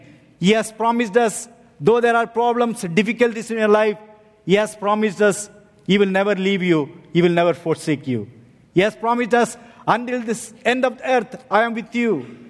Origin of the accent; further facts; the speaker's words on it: South India, India; place where I come from, it's very hot, southern India.